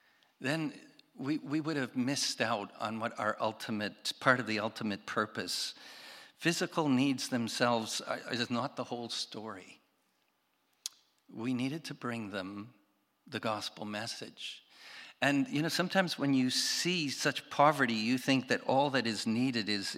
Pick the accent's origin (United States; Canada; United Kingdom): Canada; Quebec; And I told them I was raised in Quebec